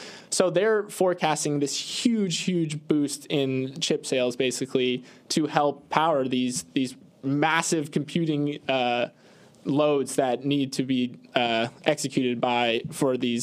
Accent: Tampa, Florida, United States; The Rays. I'm from Tampa.

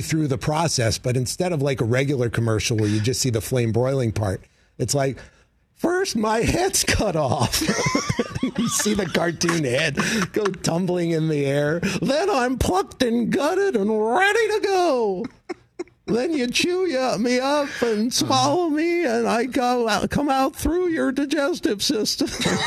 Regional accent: New York, United States; I grew up in New York, as you may have.

